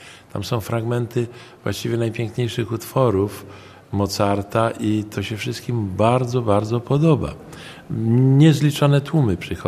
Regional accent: Gdańsk, Pomeranian Voivodeship, Poland; born there; Urodziłem się w Oliwie i właściwie całe dorosłe życie już marzyłem sobie, żeby tutaj organizować koncerty w parku

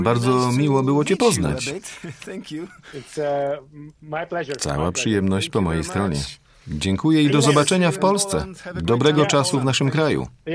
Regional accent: Belgium; Dzięki temu, że wychowywaliśmy się w Belgii w latach 80.

